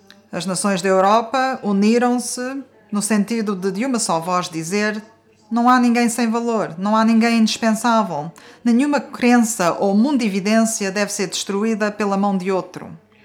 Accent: Norway; Portuguese is a second language; como sabem, eu sou norueguês

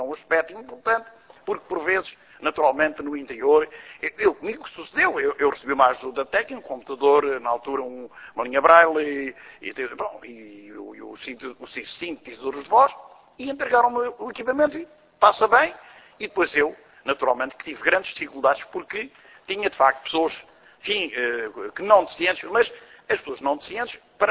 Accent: Alentejo, Portugal; eu sou do Alentejo e de uma zona interior

